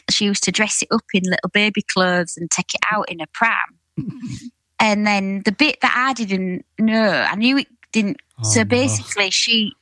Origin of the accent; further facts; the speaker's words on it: Hull, Yorkshire and the Humber, United Kingdom; also born or lived in Hessle; Well, I'm West Hull. I was brought up on Springbank, but then we moved to Hesel when I was a bit older.